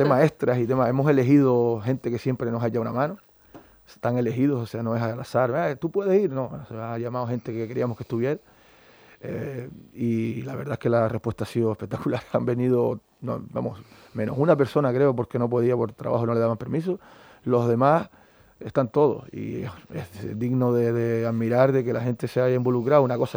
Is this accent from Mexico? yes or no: no; Canary Islands, Spain; Nosotros, como buenos majoreros, ha sido un debate eso también.